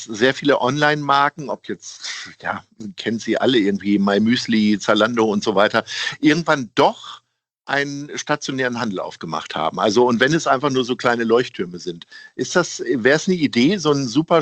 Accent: Hanover, Lower Saxony, Germany; Kann ich als Hannoveraner schon nicht viel mit anfangen

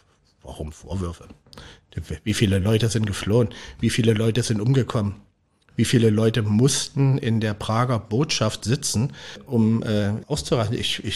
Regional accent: Saxony, Germany; moved away; als Sachse sich in der Pfalz zurechtzufinden.

